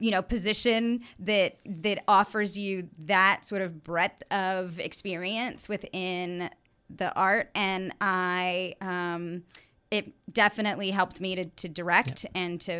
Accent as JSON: {"language": "English", "town": "McAllen", "region": "Texas", "country": "United States", "tie": "born or raised there", "said": "I grew up, obviously, I grew up in McAllen."}